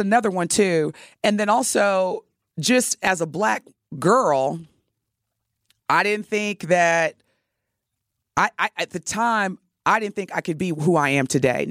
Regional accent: Evansville, Indiana, United States; And I'll say this, and I'll challenge anybody who's listening that's from Evansville, because I was born and raised there, racist ass.

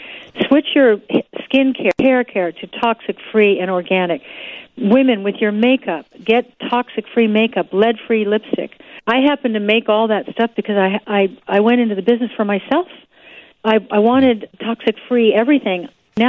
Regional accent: Ireland; Those nationalities, of which I am Irish, carry the HLA gene as a general rule.

